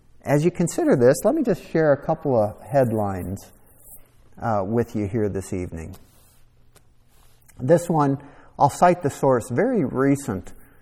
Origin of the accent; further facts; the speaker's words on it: Minneapolis, Minnesota, United States; a few miles from where I grew up in Minneapolis.